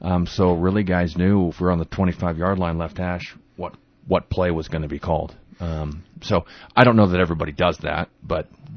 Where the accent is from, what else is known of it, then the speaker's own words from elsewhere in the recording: Medford, Oklahoma, United States; Oh, yeah, I was raised in Medford, Oklahoma.